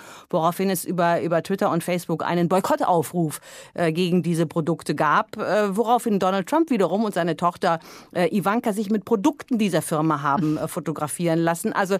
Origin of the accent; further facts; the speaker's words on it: Germany; Als Deutscher kann man nicht aufhören zu staunen.